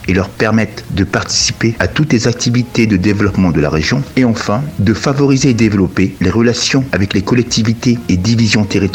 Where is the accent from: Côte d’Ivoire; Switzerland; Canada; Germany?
Côte d’Ivoire; Abidjan; moved away as an adult; now in France; Je suis né à Abidjan, je suis resté jusqu'à mes 27 ans avant de venir m'installer en France. Bien qu'ayant vécu toujours avec une double culture, ma part d'africanité a toujours été la plus forte.